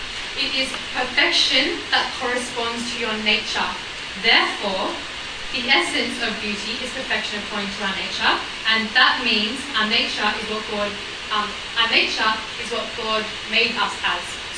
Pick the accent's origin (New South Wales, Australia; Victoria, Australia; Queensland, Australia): New South Wales, Australia; Sydney; I certainly was growing up in Sydney, bombarded with media left, right, centre